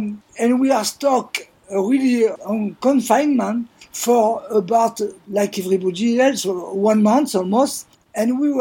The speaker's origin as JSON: {"language": "English", "region": "Provence-Alpes-Côte d'Azur", "country": "France", "lives_now": "Hawaii, United States", "said": "I was brought to Hawaii by the Halekulani Hotel in Waikiki. I was not planning. You know, I'm from the French Riviera."}